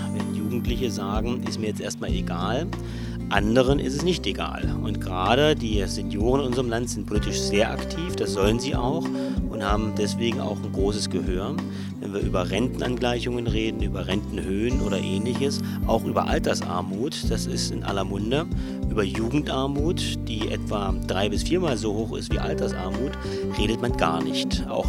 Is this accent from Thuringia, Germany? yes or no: yes; Thuringia, Germany; ich komme aus dem Freistaat Thüringen.